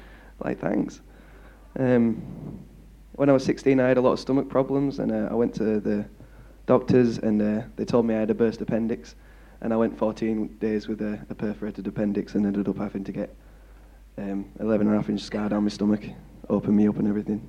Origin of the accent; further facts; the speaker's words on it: Kettering, East Midlands, United Kingdom; born there; I was born in Kettering in 1997.